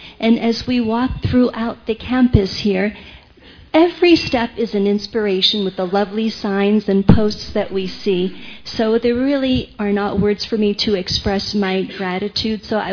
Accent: United States; and I'm from the United States.

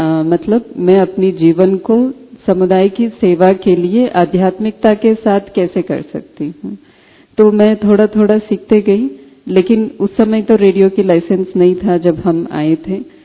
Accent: South India, India; Hindi is a second language; और मैं दक्षिण भारत से हूँ, मेरी हिंदी इतनी अच्छी नहीं है.

